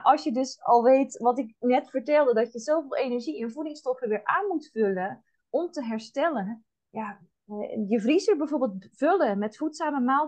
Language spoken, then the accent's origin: Dutch; Zeeland, Netherlands; Wij wonen in Zeeland, in Nederland. We hebben ons huis ook aangehouden daar. Ik ben echt wel een Zeeuws meisje wat dat betreft.